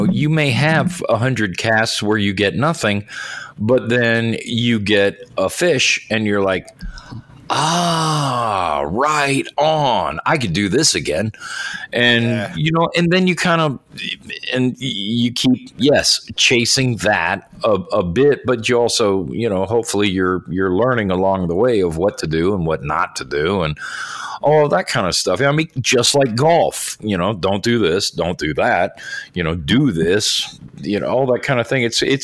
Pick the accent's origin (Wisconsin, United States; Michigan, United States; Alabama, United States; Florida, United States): Florida, United States; And, you know, and growing up in Florida, there's a lot of lakes to go fish in.